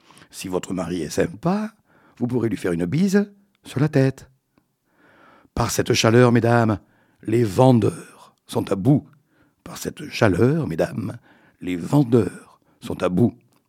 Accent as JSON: {"language": "French", "region": "Nouvelle-Aquitaine", "country": "France", "said": "On termine donc le mois de la femme, mais chez nous en Périgord, ce n'est jamais fini."}